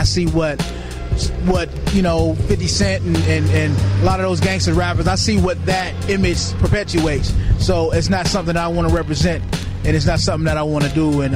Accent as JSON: {"language": "English", "town": "Carson", "region": "California", "country": "United States", "tie": "born or raised there", "said": "I grew up in Carson, which is, you know, right outside of Long Beach, right outside of Compton."}